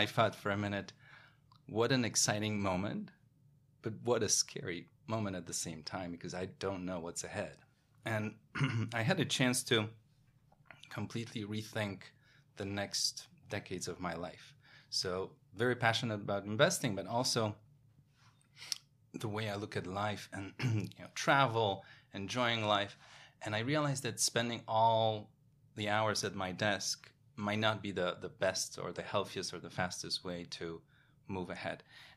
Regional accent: Poland; moved away as an adult; now in New York, United States; born in Poland in the 1980s during communism, growing up in Poland, opening up to the world in the 1990s, watching the stock market reopen after a 50-year break, watching free market economy change the country completely, traveling around Europe, going to schools around Europe, and then ending up in New York

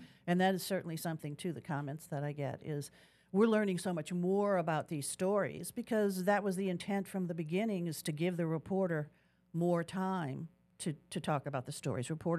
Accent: New Orleans, Louisiana, United States; I was able to stay here in New Orleans, which is my hometown.

